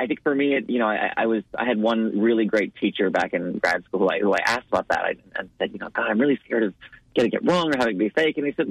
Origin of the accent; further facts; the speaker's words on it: Los Angeles, California, United States; also born or lived in New York; I was raised in Los Angeles and I'd lived in New York.